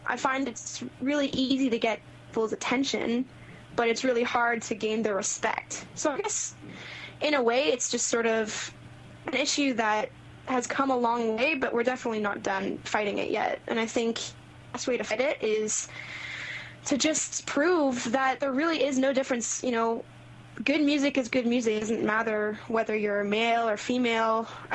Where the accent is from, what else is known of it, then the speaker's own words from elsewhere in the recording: Kitchener, Ontario, Canada; I used to do a lot of social justice and human rights in Kitchener, my hometown.